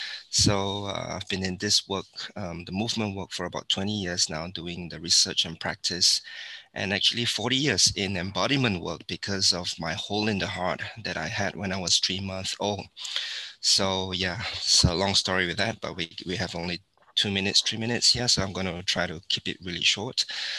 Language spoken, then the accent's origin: English; Singapore; I'm from Singapore.